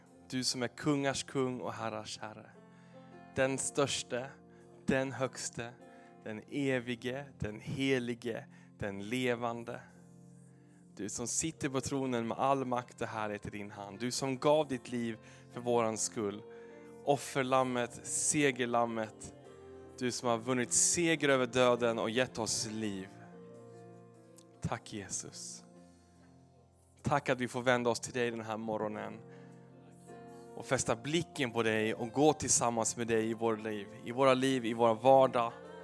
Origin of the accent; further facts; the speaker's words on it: Stockholm, Stockholm County, Sweden; also born or lived in Falun; Och jag är född i Falun, uppväxt i Stockholm i förorten. Och sen är jag tillbaka hit sen några år